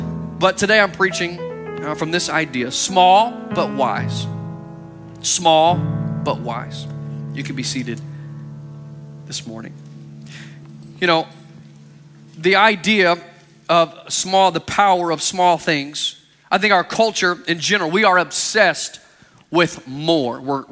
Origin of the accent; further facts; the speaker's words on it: Texas, United States; and I grew up in the South, grew up in Texas, and we have our own Southern proverbs, right?